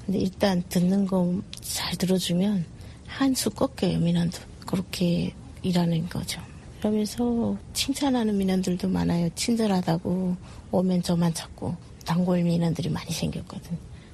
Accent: North Korea; also born or lived in China; now in South Korea; 탈북하는 길이 그냥 내가 살 길이구나 하고 어쩔 수 없이 탈북해서 중국에서 10년 살았죠.

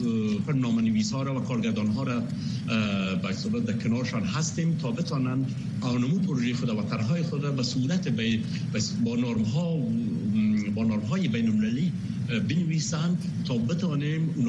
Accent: Afghanistan; moved away as an adult; با سن 20 سالگی از افغانستان آمدم بیرون و تمام ساختار ذهنیم در اونجا بنا یافت

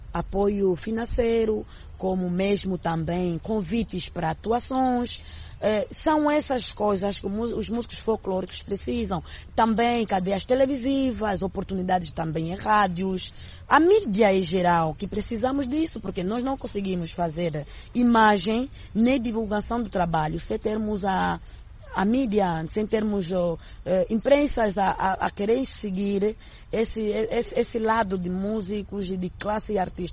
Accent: Angola; Nós consumimos, nós somos angolanos, somos africanos, devemos consumir música que nos identifica.

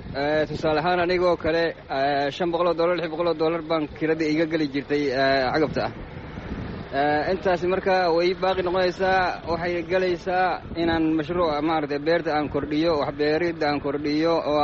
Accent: Balcad, Middle Shabelle, Somalia; waxaan ka socdaa Baalade, gudiyaashii Baalade aan ahay.

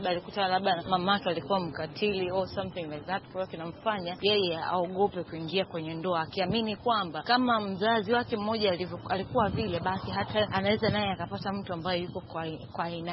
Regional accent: Dar es Salaam, Tanzania; natokea Dar es Salaam.

